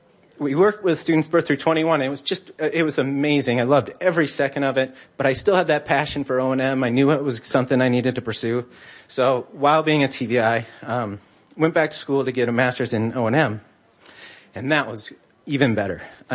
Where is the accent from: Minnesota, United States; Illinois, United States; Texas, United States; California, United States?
Minnesota, United States; also born or lived in North Dakota; I was born there. I don't really claim it as my home. I grew up in Minnesota, and if you're listening to me now, you're probably thinking, and you know anything about Minnesota or North Dakota, you're probably thinking, that guy doesn't sound like he's from North Dakota